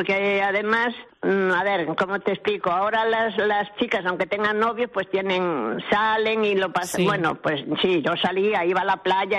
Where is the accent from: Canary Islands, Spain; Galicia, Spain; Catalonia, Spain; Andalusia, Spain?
Galicia, Spain; Padrón; Pues éramos vecinos, yo soy de Padrón y él también.